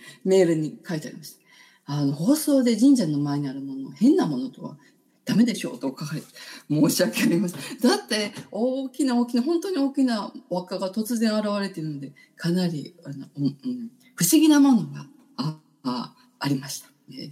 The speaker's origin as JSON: {"language": "Japanese", "region": "Kyoto", "country": "Japan", "tie": "born or raised there", "said": "京都に長年住んでいて、まあ、生まれ育って途中は京都にいなかったですが"}